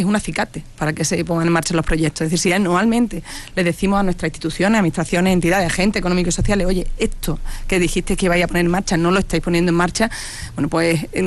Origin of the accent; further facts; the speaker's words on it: Úbeda, Andalusia, Spain; soy de Úbeda